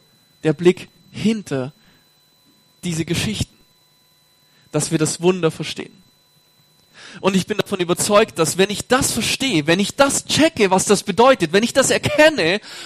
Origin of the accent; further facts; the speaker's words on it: Balingen, Baden-Württemberg, Germany; Ich bin in einer Gemeinde aufgewachsen in Balingen.